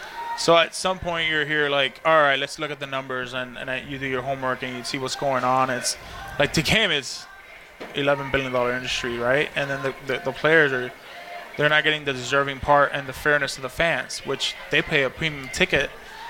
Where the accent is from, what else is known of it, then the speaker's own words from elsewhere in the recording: Miami, Florida, United States; I'm from Miami, so the Orange Bowl